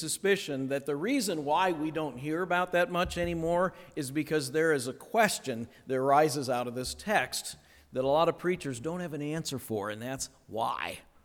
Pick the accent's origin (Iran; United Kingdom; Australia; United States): United States; Akron, Ohio; Actually, I grew up in Akron, Ohio